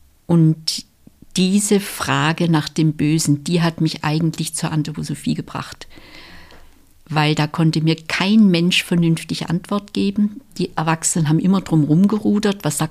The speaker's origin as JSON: {"language": "German", "town": "Stuttgart", "region": "Baden-Württemberg", "country": "Germany", "tie": "born or raised there", "said": "Und ich bin auch in der Nachkriegszeit aufgewachsen. Mein Jahrgang ist 46 und wir spielten in Ruinen. Das war das tägliche normale Umfeld, Trümmerfelder in Stuttgart."}